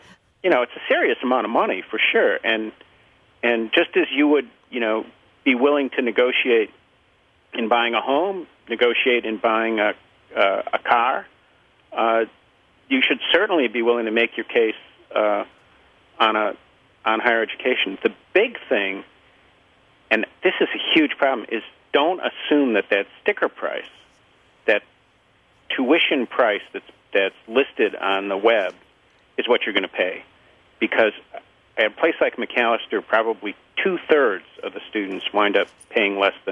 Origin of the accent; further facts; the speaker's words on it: Milwaukee, Wisconsin, United States; Yeah. I grew up in Milwaukee on the near north side.